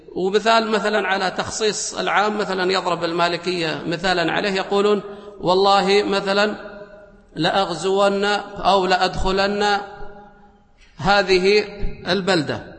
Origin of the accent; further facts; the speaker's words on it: United Arab Emirates; قال باللهجة مثلا المحلية هنا عندنا في الإمارات